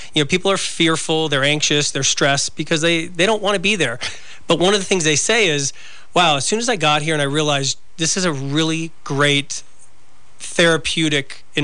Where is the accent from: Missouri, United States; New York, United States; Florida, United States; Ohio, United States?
Florida, United States; I'm originally from Florida.